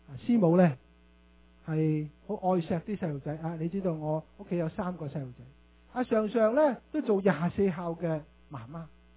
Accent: Canada; 大家全世界都知道，不单止我们加拿大人

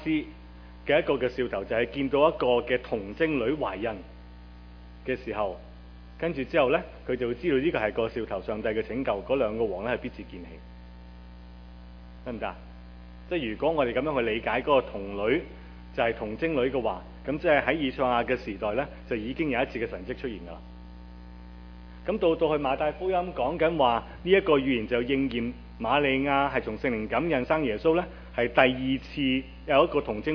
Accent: China; 因為我哋都係中國人，我哋唔係日本人、亞洲人。

